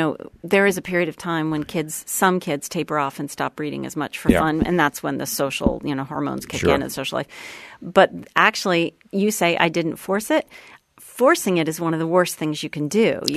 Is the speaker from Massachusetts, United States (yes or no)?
yes; Sherborn, Massachusetts, United States; A little town called Sherburn, sort of right near Wellesley College, essentially. A little idyllic sort of in the woods, town forest behind us, had horses, that kind of thing.